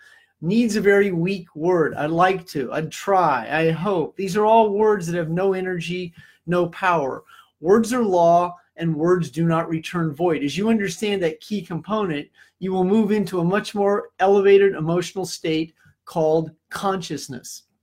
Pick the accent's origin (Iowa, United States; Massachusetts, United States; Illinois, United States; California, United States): Iowa, United States; Well, that's from the movie Field of Dreams in my home state of Iowa.